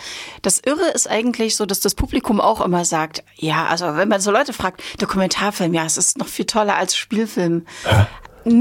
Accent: Weimar, Thuringia, Germany; ich lebe in Thüringen, ich komme aus Thüringen, ich liebe mein Land

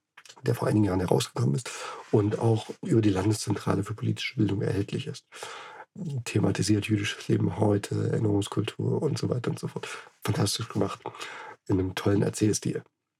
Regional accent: Bitterfeld, Saxony-Anhalt, Germany; Bitterfeld suchen, durchlesen. Spoiler, das ist meine Heimatstadt.

